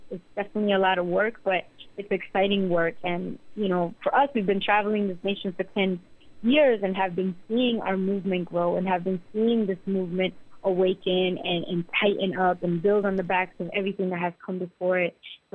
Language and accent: English; Colombia; I'm from Colombia originally